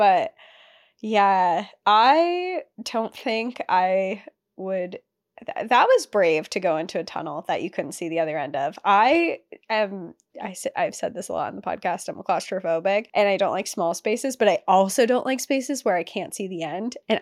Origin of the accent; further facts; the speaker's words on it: California, United States; I'm from Central Valley, California, the part of the state that most people forget exists. No beaches, no palm trees, just endless farmland, cattle, and citrus groves stretching out for miles.